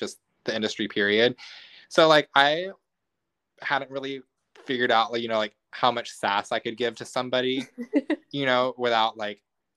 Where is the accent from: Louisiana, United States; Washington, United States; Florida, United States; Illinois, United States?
Florida, United States; Orlando; Because I, growing up in Orlando, we never went in the holidays.